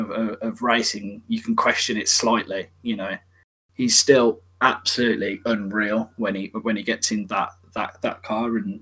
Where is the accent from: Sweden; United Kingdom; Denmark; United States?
United Kingdom; Obviously, I'm British.